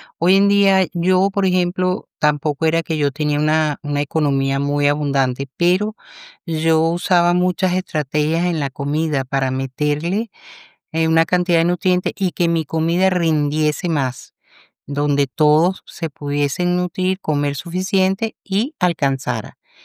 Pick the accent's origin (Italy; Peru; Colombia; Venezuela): Venezuela; yo soy venezolana y comemos arepas.